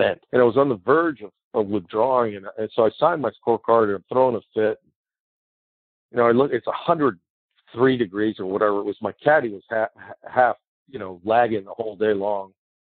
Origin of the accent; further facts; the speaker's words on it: Washington, District of Columbia, United States; it's Washington, D.C., it's my hometown.